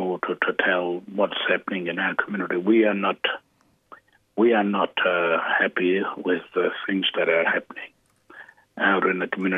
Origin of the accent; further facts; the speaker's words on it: Northern Territory, Australia; first language Warlpiri; English is a second language; I'm a Warlpiri man. My language is Warlpiri, and I'm from Yindamal.